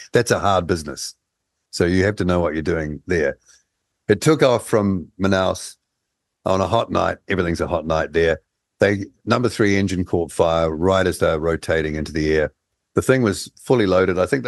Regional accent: New Zealand; Hello, we're from New Zealand.

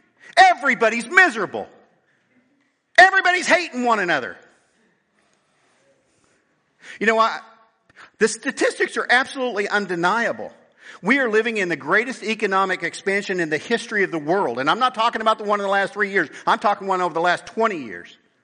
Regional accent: Hazel, Kansas, United States; in my hometown where I grew up in Hazel, Kansas.

